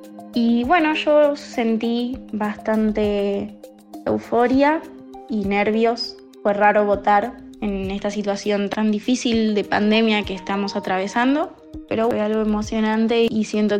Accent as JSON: {"language": "Spanish", "region": "Buenos Aires", "country": "Argentina", "said": "Soy de Buenos Aires, Argentina, de Capital Federal. Tengo 16 años"}